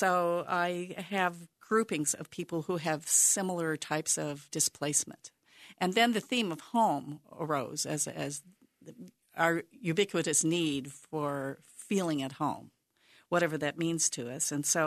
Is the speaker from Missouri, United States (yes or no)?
yes; Missouri, United States; Mind you, I grew up in Missouri